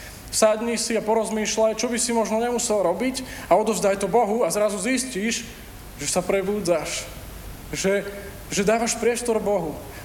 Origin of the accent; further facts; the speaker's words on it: Záhorie, Slovakia; accent: Záhorie dialect; To je tá záhoráčtina. Takže ja som zo Záhoria